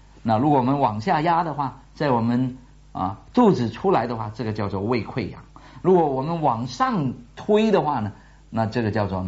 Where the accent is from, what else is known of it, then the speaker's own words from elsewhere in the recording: China; 感觉这件事情对我们中国人来说是一个很不容易掌握也更不容易去表达的一件事情